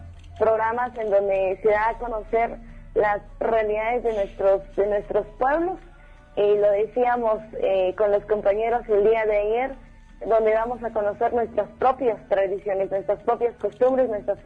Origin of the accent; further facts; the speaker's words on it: Guatemala; como comunicadores y como ciudadanos guatemaltecos en este caso